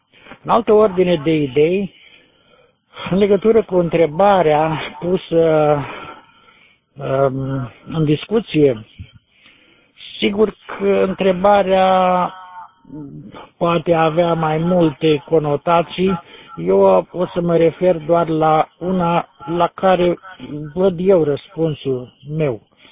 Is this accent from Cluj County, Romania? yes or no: no; Piatra Neamț, Neamț County, Romania; de la Piatra Neamț, în portabil pe malul lacului Bicaz.